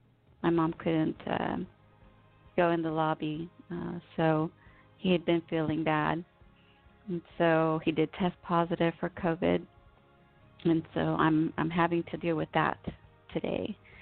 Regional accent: United States; born there; And so as I was born here in the United States, through chain migration, we were able to get my parents into the system.

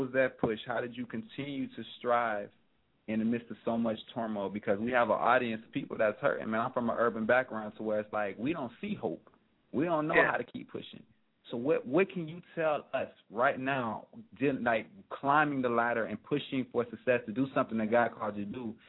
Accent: Compton, California, United States; born there; now in Jacksonville, United States; I'm not from the D, but I got love for y'all. Just let me throw that out there. I was born in Compton, California. And I've been around the States, but right now I'm in Jacksonville, Florida.

